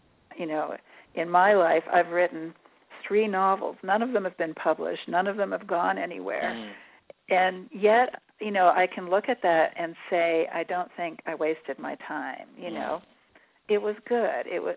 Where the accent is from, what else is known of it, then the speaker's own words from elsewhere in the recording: Canada; I'm from Canada originally.